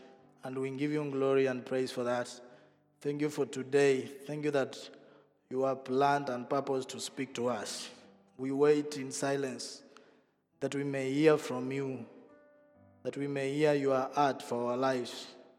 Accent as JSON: {"language": "English", "country": "Kenya", "lives_now": "Netherlands", "said": "I'm originally from Kenya, but residing in the Netherlands since 2018."}